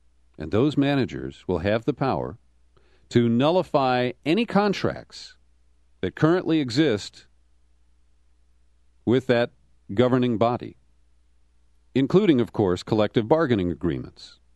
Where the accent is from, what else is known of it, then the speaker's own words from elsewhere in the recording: California, United States; knowing I'm from California